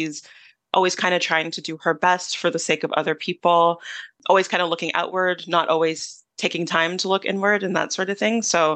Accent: Toronto, Ontario, Canada; growing up in the Toronto area, Nigerian Canadian, and being in the community

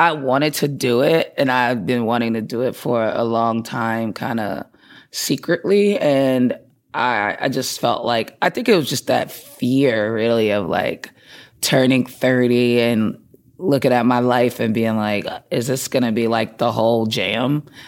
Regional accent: Boston, Massachusetts, United States; also born or lived in Atlanta; Like, I grew up in Boston. I'm from Boston. Lived there my whole life. I went to Atlanta. I was in my 20s to go to school. And I stayed there for like 8 years and then moved back home.

